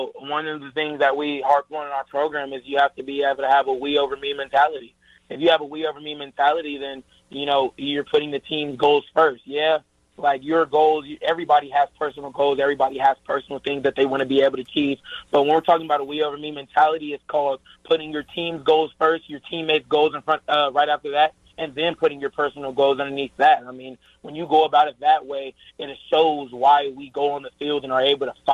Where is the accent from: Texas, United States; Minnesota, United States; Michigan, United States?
Michigan, United States; Detroit; I'm from Detroit, so I definitely grew up listening to a little